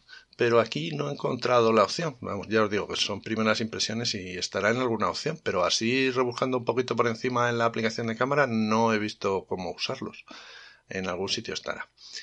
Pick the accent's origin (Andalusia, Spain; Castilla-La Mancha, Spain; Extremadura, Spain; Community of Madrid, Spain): Extremadura, Spain; Cáceres; este tío es de Cáceres, ¿vale? Y como es de mi terruño